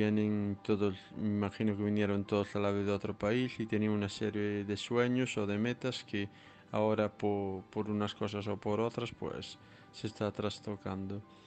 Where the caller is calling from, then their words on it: Santiago de Compostela, Galicia, Spain; de Santiago de Compostela